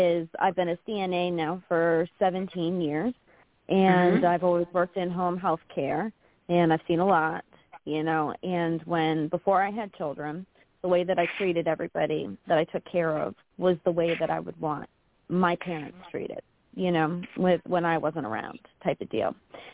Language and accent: English; Harwich, Massachusetts, United States; also born or lived in South; I said I grew up here. I was born here on the Cape. Grew up here, and then I moved down south for a few years, and then I moved back up here and have been back up here for about 9 years.